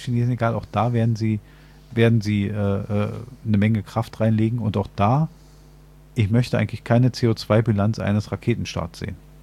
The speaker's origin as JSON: {"language": "German", "region": "Berlin", "country": "Germany", "said": "Als Berliner wissen wir das sehr genau."}